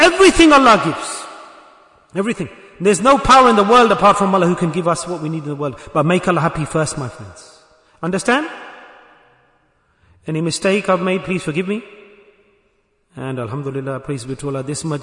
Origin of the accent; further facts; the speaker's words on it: Manchester, North West England, United Kingdom; I live in England. I'm from Manchester.